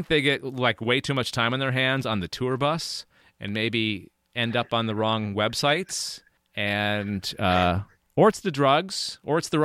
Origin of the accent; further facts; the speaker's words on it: Minneapolis, Minnesota, United States; He is an electronic musician from my hometown of Minneapolis